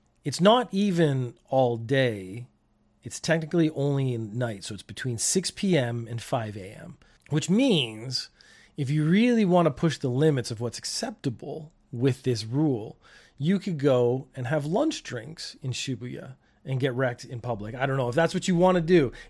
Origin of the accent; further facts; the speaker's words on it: Canada; now in Japan; I'm Canadian.